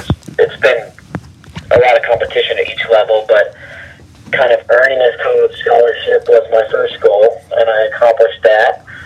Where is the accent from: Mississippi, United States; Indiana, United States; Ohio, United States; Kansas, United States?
Indiana, United States; Muncie; I grew up in Muncie, Indiana. I've been playing golf since I was, I think, like 4 or 5.